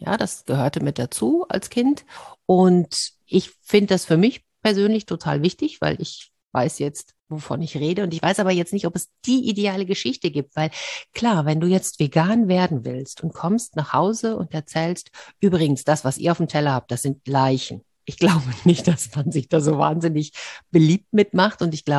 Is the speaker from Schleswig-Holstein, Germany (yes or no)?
no; North Rhine-Westphalia, Germany; now in Hamburg, Germany; also ich komme ursprünglich aus der Ecke, ich wohne jetzt in Hamburg seit langen Jahren, aber ich komme aus der Ecke, wo Tönnies halt auch seine Fabrik hat.